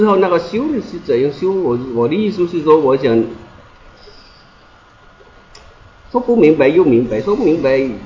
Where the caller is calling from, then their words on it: Guangxi, China; 我是广西的